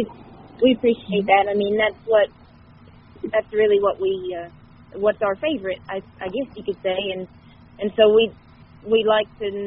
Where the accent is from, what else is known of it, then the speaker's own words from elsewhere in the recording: Sardis, Ohio, United States; Well, Monroe County is our home county, and we're from Sardis, a little town that, it's hard to tell people where it's at exactly